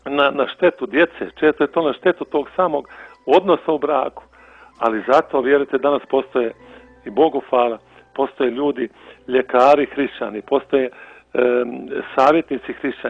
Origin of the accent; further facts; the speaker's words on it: Nikšić, Nikšić Municipality, Montenegro; ja sam rodom iz Nikšića